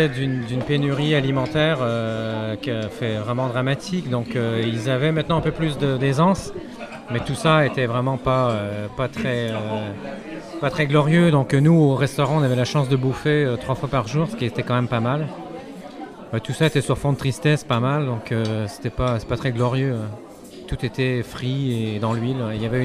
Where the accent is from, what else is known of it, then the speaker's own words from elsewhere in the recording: Canada; Moi, je suis canadien. Au Canada, c'est pas la même éducation